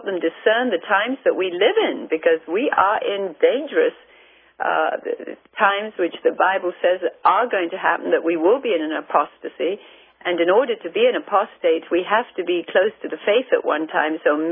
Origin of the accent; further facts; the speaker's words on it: India; moved away as an adult; I was born and raised in India, lived there for the first 20 years of my life